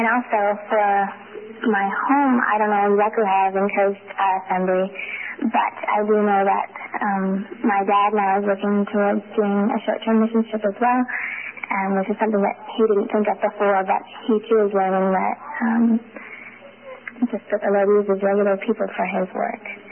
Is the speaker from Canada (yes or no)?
yes; Whitby, Ontario, Canada; I'm from Whitby, Ontario